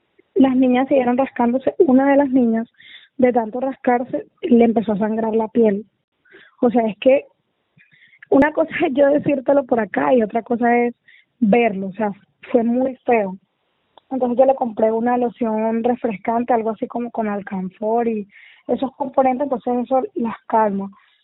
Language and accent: Spanish; Gaira, Magdalena, Colombia; hemos ido muchas veces a esa playa porque somos de acá de Gaira.